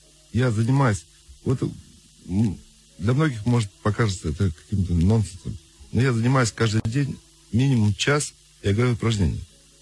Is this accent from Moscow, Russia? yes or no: yes; Moscow, Russia; born there; Я родился в Москве, но мой отец был морским пехотинцем. Я жил все время в военных гарнизонах, на границе.